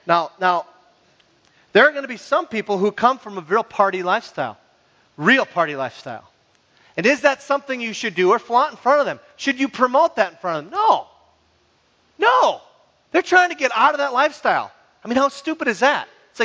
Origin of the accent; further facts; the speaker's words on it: Minnesota, United States; All right, now I'm from the Iron Range.